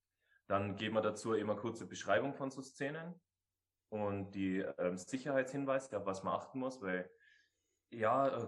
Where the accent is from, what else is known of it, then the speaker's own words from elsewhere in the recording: Tyrol, Austria; now in Munich, Germany; Ich bin aus Tirol, bin nach München gegangen.